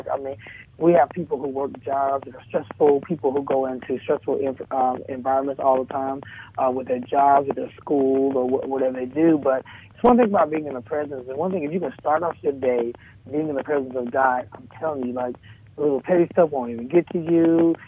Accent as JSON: {"language": "English", "town": "Jackson", "region": "Mississippi", "country": "United States", "tie": "born or raised there", "said": "I'm going to do a live recording in my hometown in Mississippi, Jackson, Mississippi, on June the 10th."}